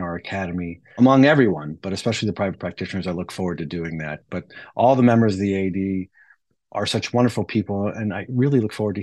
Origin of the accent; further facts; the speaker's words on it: Maryland, United States; I've done it in my home state of Maryland and would like to continue to do that nationwide.